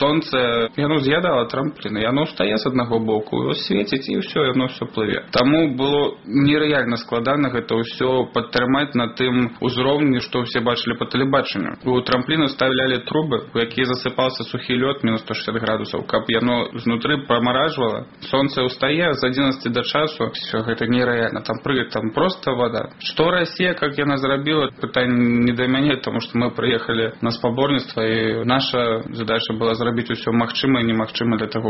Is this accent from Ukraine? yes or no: no; Belarus; Я завжди був білорусом, представляв тільки Білорусь